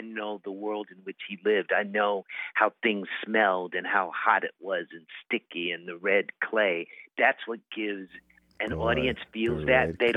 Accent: Pineville, North Carolina, United States; I grew up right outside of Pineville

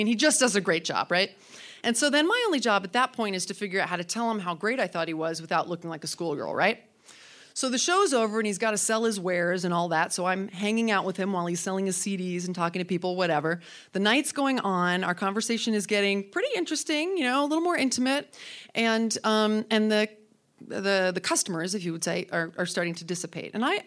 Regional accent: Boise, Idaho, United States; I said, well, I'm from Boise, so to work in Boise somehow.

